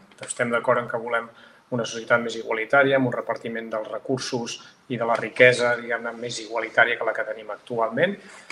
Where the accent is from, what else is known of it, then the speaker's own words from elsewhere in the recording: Tarragona, Catalonia, Spain; jo visc a Tarragona, soc de Tarragona, és una ciutat i un entorn que depèn fortament de la petroquímica.